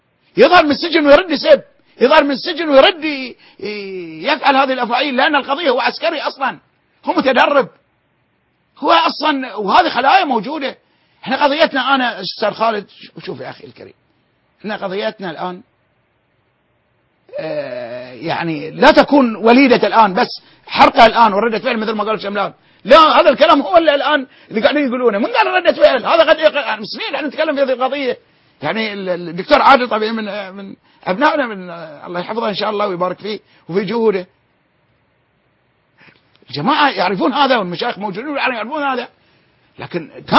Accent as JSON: {"language": "Arabic", "country": "Bahrain", "said": "عندنا في البحرين معسكرين؟"}